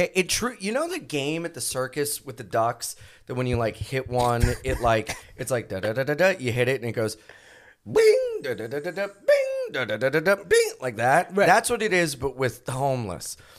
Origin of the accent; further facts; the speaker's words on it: Delaware, United States; now in New York, United States; I'm from Delaware.